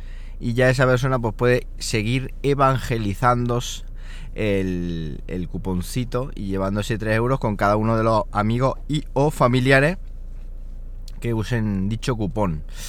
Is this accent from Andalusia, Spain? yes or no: yes; Siles, Andalusia, Spain; Yo he estado en el pueblo, ahí en Sile, Jaén. Yo soy de Sile, Jaén, no sé si lo sabéis.